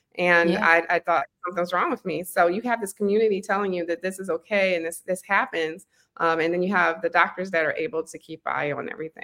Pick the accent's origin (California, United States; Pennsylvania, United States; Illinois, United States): Pennsylvania, United States; Philadelphia; That's my hometown, Philly, too.